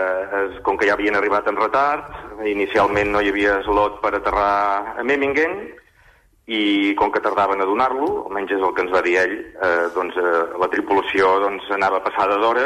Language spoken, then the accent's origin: Catalan; Girona, Catalonia, Spain; Sí, de Girona, Costa Brava.